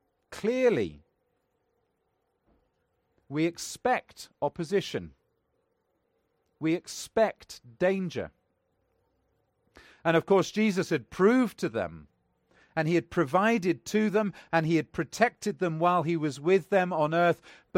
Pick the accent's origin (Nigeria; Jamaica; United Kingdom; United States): Nigeria; Northern Nigeria; born there; I was born in West Africa, right in the far north of Nigeria